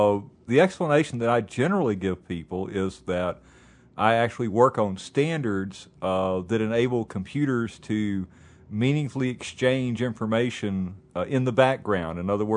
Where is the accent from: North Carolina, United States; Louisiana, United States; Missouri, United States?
Louisiana, United States; Louisiana, which is my home state